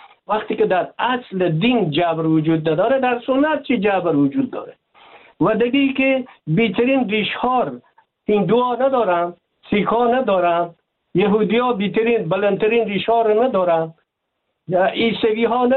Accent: Afghanistan; ما افغان هستیم

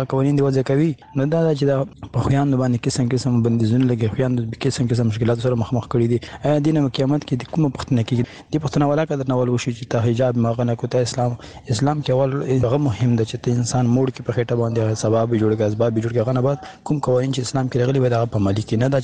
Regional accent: Afghanistan; now in United Arab Emirates; لربی متحده اماراتونه. زه د یو افغان په حیث د ازادۍ راډیو پیغام پرې کېدم.

